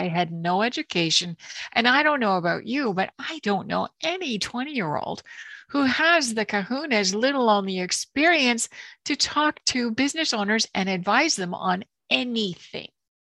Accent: Canada; So I am Canadian. I am your Canuck guest. I was born in a little tiny town of 10,000.

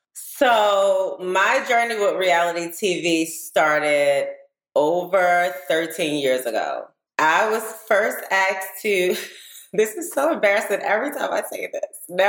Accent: Baltimore, Maryland, United States; And I, at this point, I'm from Baltimore. I'm very familiar with who Robin is.

